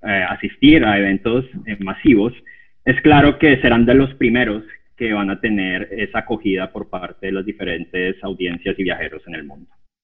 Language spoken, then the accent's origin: Spanish; Colombia; yo soy colombiano y yo me fui con mi padre al Mundial de Brasil 2014